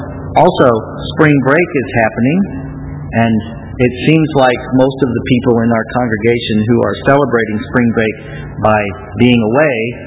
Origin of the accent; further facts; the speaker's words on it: United States; Because I'm afraid, being an American, that if I say the name of a town that I haven't said before, I might get it wrong.